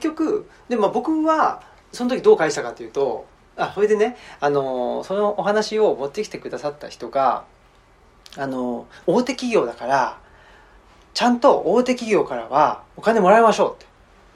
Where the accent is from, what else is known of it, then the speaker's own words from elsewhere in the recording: Urawa, Saitama, Japan; 僕埼玉県の浦和ってとこで育って、で僕83年生まれなんですけど、